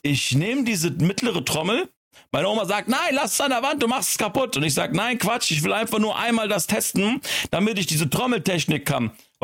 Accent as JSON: {"language": "German", "town": "Frankfurt", "region": "Hesse", "country": "Germany", "tie": "born or raised there", "said": "also unsere Straße, wo ich aufgewachsen bin, die hieß Ben-Gurion-Ring. Die kennt man in Frankfurt, Bonamés."}